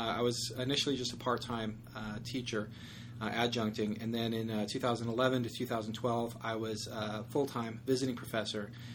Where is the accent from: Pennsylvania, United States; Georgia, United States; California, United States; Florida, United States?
California, United States; Long Beach; Born and raised in Long Beach, yeah.